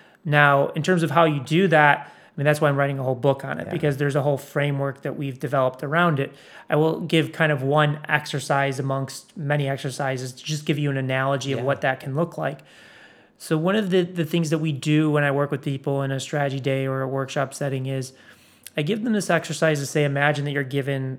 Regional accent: Chicago, Illinois, United States; So I grew up in Chicago, and you know, people often ask me, you know, when did I know I was an entrepreneur?

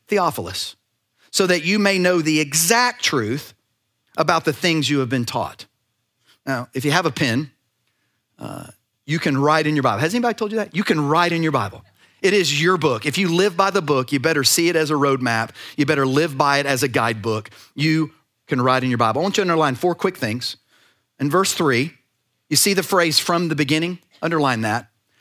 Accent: Austin, Texas, United States; now in Beaumont, United States; I'm from Austin, Texas. 16 years ago, I'd never even heard of a king cake. I moved to Beaumont, Texas

